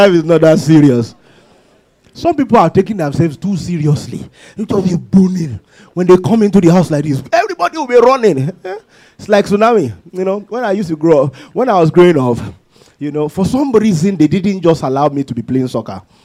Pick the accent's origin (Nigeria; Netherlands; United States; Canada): Nigeria; You know, I'm coming from Nigeria. I have to show that I'm coming from Nigeria.